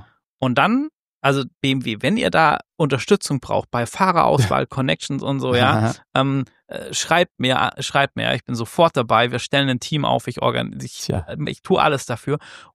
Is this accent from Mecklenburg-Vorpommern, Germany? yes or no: no; Baden-Württemberg, Germany; ich bin in der Nähe von Heilbronn aufgewachsen, im Schworbeländle.